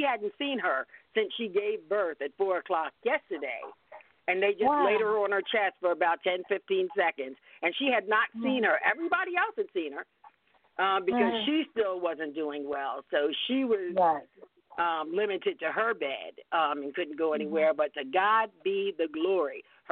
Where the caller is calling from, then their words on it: Chesapeake, Virginia, United States; here in Chesapeake, Virginia